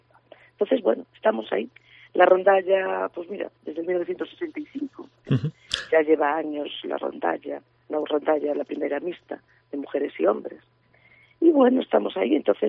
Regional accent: Ferrol, Galicia, Spain; yo no recalco, y eso que soy de Ferrol, no recalco que es un sitio maravilloso para visitar

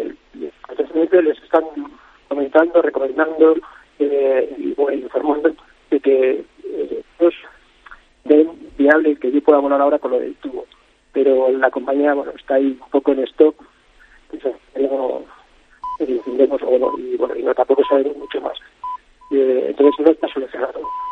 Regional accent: Madrid, Community of Madrid, Spain; now in Illescas, Spain; soy de Madrid, pero me trasladé a Illescas y llevo bastante tiempo ahí.

